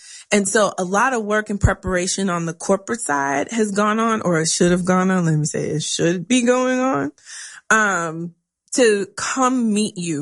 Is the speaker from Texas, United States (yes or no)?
yes; Texas, United States; I'm from Texas, so that made it a lot easier.